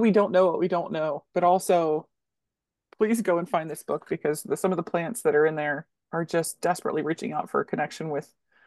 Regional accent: Baltimore, Maryland, United States; So when we moved from Baltimore City to Baltimore County, there was a tree in our yard, and there was an azalea bush

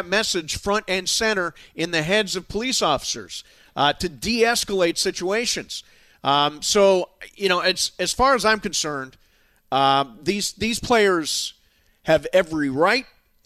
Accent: Toledo, Ohio, United States; I never got that talk from Donna and Steve, a white kid growing up in Toledo.

